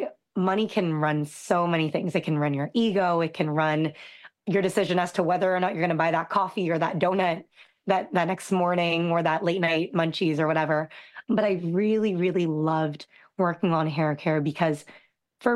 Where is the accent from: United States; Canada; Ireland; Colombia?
Canada; I'm a Filipino Canadian and don't speak Tagalog word for word.